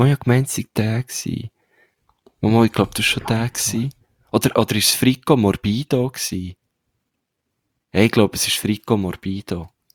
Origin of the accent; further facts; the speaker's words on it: Switzerland; wir sind Schweizer.